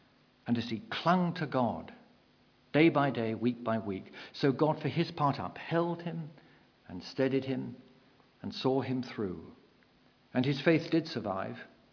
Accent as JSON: {"language": "English", "town": "Torquay", "region": "South West England", "country": "United Kingdom", "said": "when Sal and I were living in Torquay, that's where I come from Fawlty Towers land"}